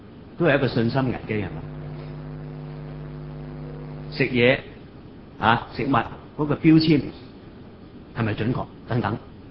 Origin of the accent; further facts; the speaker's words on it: Hong Kong; 講返我哋香港人、中國人，我哋對我哋嘅歷史係唔清楚㗎